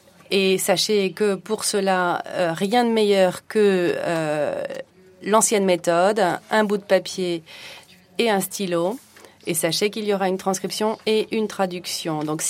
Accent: France; je suis français

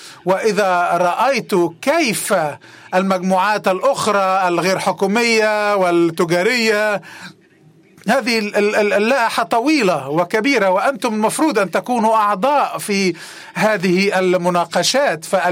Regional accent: Beirut, Beirut Governorate, Lebanon; أنا كبرت في بيروت، وبيروت فككت في الوقت الذي أنا كبرت فيه

